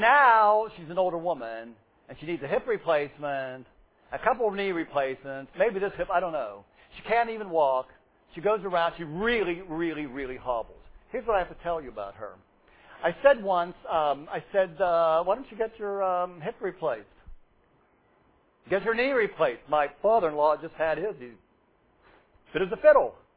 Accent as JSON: {"language": "English", "region": "Pennsylvania", "country": "United States", "said": "I am a nothing from Armstrong County. I know my place."}